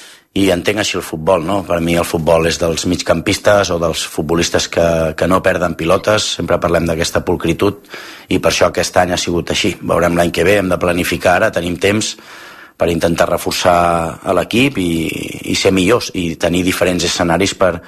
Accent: Catalonia, Spain; suposo que així som els catalans

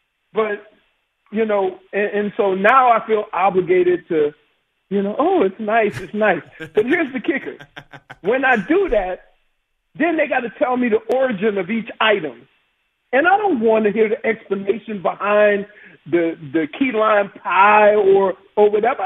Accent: New Orleans, Louisiana, United States; Well, guess what? I'm from New Orleans. We still call that Tuesday.

